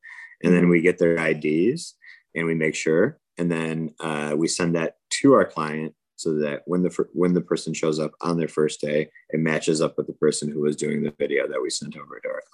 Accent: United States; Well, not we, I'm an American, but mm-hmm. My family was telling me that science and electronics and IT was pushed on them at an early age. So they came over here

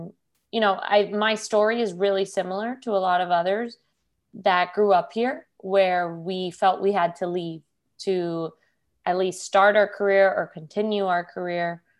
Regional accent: Miami, Florida, United States; So I'm born and raised in Miami, Cuban immigrant parents. I went to University of Florida.

